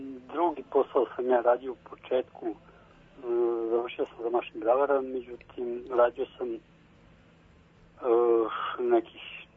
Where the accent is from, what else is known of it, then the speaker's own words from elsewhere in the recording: Mladenovac, Belgrade, Serbia; Iz Mladenovca, inače porodično stablo 11 generacija unazad potiče iz Velike Krsne.